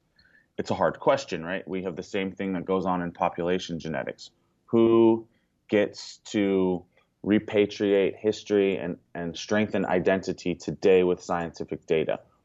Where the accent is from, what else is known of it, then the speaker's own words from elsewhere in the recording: Hawaii, United States; I have a PhD from an elite institution, and I'm Hawaiian, so don't talk about my community like that.